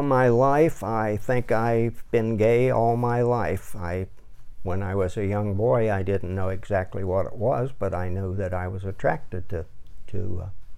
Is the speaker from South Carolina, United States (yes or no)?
no; Dayton, Ohio, United States; Well, I was born right here in Dayton at St. Elizabeth Hospital in 1941